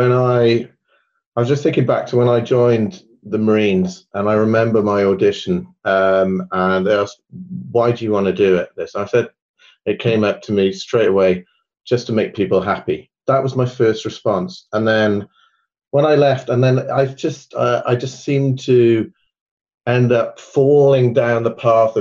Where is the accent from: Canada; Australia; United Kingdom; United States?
United Kingdom; being British, it's not a British thing, you know, to be able to, I'm not, we're not good at that.